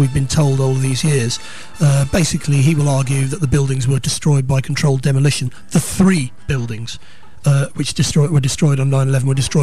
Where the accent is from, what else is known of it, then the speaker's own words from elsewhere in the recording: United Kingdom; What I would say as a British person is it's insults to our war dead in two world wars